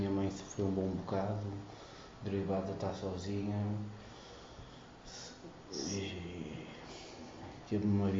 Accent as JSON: {"language": "Portuguese", "region": "Porto", "country": "Portugal", "tie": "born or raised there", "said": "nasci no Porto, no bairro do Regado."}